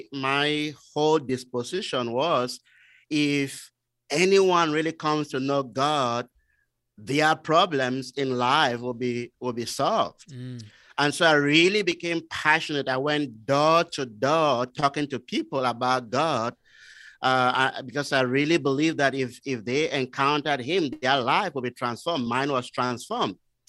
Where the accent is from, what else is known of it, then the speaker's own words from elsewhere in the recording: Cameroon; moved away as an adult; also born or lived in Nigeria; I was born and raised in Cameroon, so I moved to Nigeria.